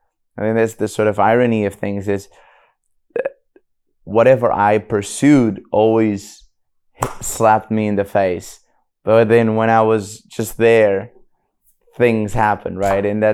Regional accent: Portugal; And I didn't think I would be coming back to Portugal. And then I sort of discovered my hometown had changed.

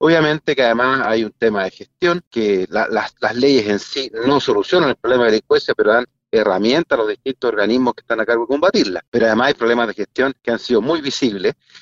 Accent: Chile; Y los chilenos esperamos que el problema de la delincuencia se ataque de verdad, en serio.

